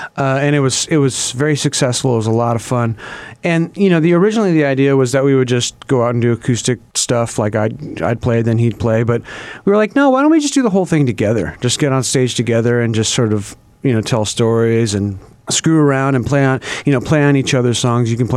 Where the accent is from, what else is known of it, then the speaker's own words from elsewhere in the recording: Sacramento, California, United States; I'm from Sacramento.